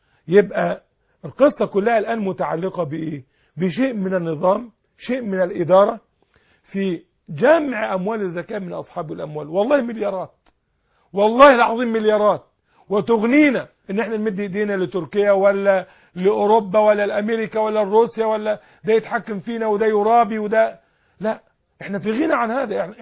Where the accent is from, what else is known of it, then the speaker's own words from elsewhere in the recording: Egypt; خلاص انتهت مشكلة البطالة عندنا في مصر